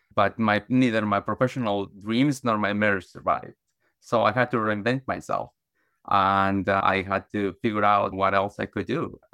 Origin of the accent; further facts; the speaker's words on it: Guatemala; So I grew up in Guatemala, Central America, in the 1970s and 80s.